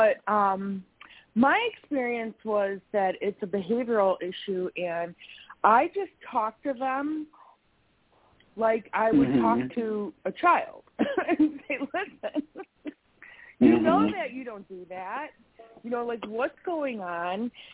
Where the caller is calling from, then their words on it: Wisconsin, United States; from Wisconsin.